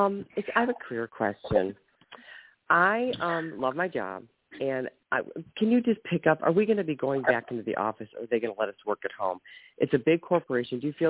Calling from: Ohio, United States; On the state of Ohio.

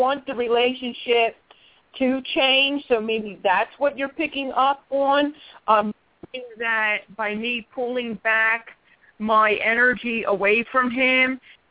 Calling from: Philadelphia, Pennsylvania, United States; I am calling from Philadelphia, PA.

